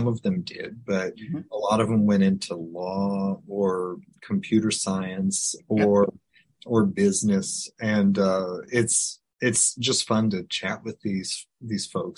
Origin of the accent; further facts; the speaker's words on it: Omaha, Nebraska, United States; moved away as an adult; So I grew up in Omaha, graduated high school in 1993, and then I made my way to the East Coast for college.